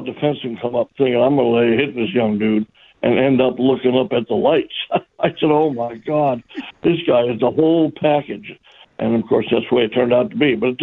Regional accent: Detroit, Michigan, United States; born and raised in Detroit, so I saw Howe play many times.

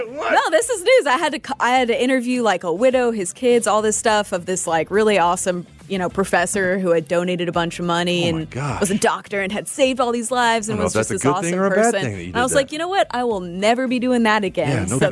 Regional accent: Florida, United States

